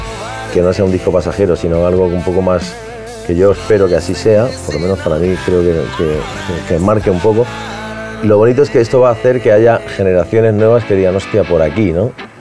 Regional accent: Spain; como somos los españoles que siempre estamos buscando el lado negativo

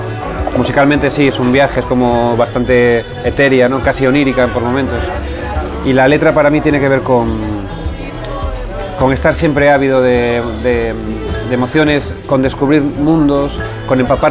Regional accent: Galicia, Spain; Soy un gallego claramente, pero no soy un gallego puro. Soy un gallego... En mi familia, en mi ascendencia, ya hay mucha mezcla. Hay desde... O sea, aparecen hasta suizos y cubanos.

